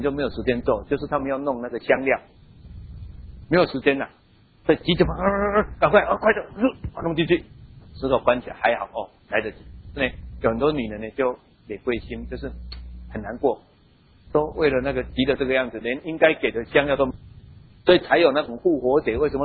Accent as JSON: {"language": "Chinese", "country": "Taiwan", "said": "我不晓得你们，我们台湾人算什么时候开始算一天？"}